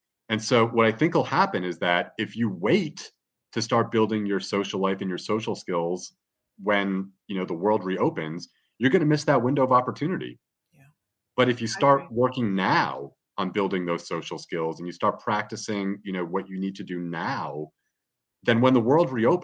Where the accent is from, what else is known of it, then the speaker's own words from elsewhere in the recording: New York City, New York, United States; And, you know, I come from New York City where I used to work on Wall Street